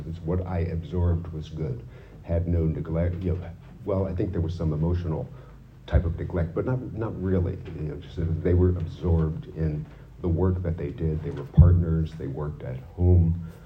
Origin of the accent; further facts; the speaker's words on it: Connecticut, United States; I am from Connecticut.